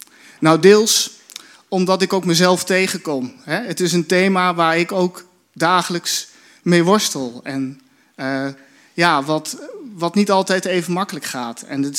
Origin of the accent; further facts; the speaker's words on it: Netherlands; En ik denk daarom ook dat dit thema extra bijzonder moeilijk voor ons is, als Nederlanders, als Westelingen